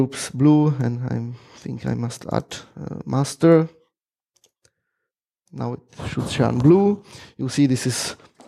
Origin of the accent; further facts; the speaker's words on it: Czechia; I came from Communist Czech, so the red is great.